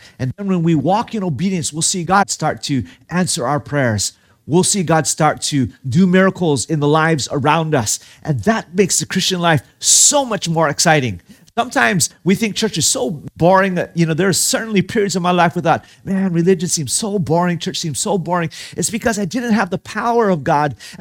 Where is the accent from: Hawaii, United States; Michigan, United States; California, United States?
Hawaii, United States; And I grew up in Hawaii. And in Hawaii, we're all mixed.